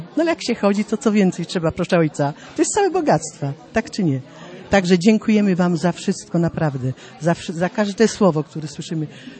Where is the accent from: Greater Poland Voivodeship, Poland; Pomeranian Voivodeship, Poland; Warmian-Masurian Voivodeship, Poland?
Warmian-Masurian Voivodeship, Poland; Tolkmicko; Przyjechałam z mężem moim. Jesteśmy z Tolkmicka.